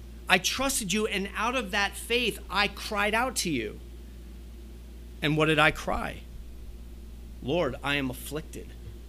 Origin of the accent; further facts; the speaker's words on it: United States; but as an American, I can speak to it, that as Americans, we want to be doers, we want to be fixers.